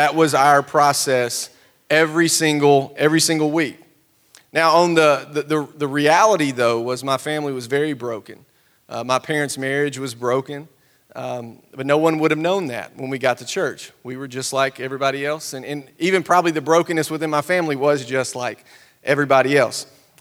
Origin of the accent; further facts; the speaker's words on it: Cornersville, Tennessee, United States; in case you can't tell from the accent, born and raised Tennessee, that's all I've ever known. I grew up in Cornersville, which is 60 miles south of Nashville, and on a dairy farm.